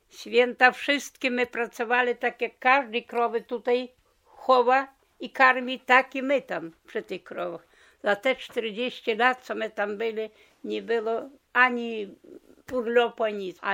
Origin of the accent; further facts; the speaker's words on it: Dobrywoda, Podlaskie Voivodeship, Poland; ну я з Добриводи